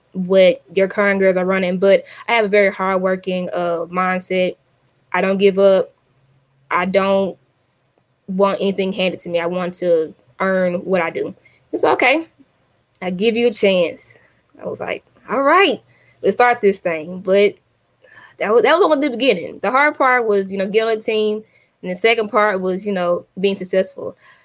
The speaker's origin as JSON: {"language": "English", "region": "Arkansas", "country": "United States", "said": "But I had a kind of a bad feeling about going to Arkansas just because I'm from Arkansas."}